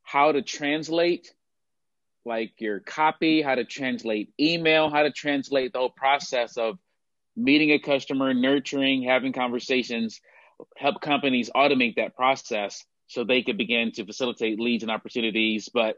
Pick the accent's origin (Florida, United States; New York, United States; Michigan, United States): Michigan, United States; Detroit; moved away as an adult; also born or lived in Oklahoma; now in Phoenix, United States; Yeah, so I live in Phoenix, originally born and raised in Detroit. Grew up there. Got a computer science degree, moved to Oklahoma, lived there for 12 years, got a master's degree.